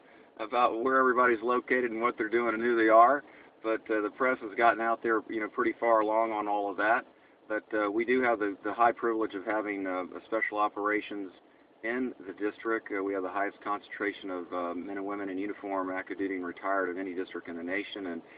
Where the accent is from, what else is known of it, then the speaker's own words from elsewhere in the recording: Titusville, Florida, United States; I grew up in Titusville, Florida. My dad launched rockets at the Cape